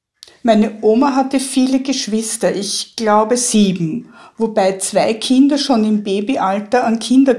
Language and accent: German; Vienna, Austria; born there; ich wurde mitten im Zweiten Weltkrieg in Wien geboren. Und meine Mutter auch in Wien im Jahr 1915. Das war mitten im Ersten Weltkrieg. Die Mutter meiner Mutter, deine Uroma, stammte aus Ungarn